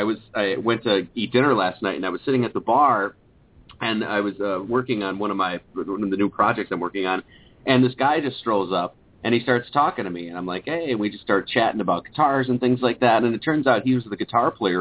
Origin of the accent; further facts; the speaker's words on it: Wisconsin, United States; But, yeah, I've been growing up in the Midwest, I've been surrounded by just fantastic musicians my entire life.